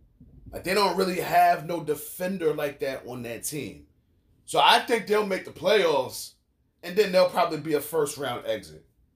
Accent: Brooklyn, New York, United States; I'm from Brooklyn, so the Nets is my team. I'm from Brooklyn.

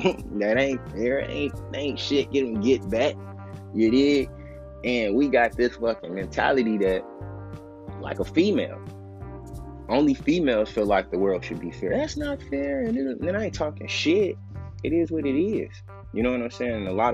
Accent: Chicago, Illinois, United States; now in Cincinnati, United States; because I say when I came down here from Chicago to Cincinnati, you know what I'm saying?

